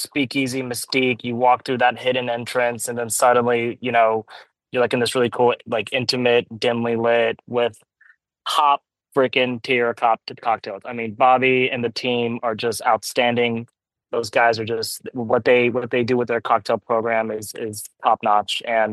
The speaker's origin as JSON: {"language": "English", "country": "United States", "tie": "born there", "said": "I'm Persian myself. I was born in the States."}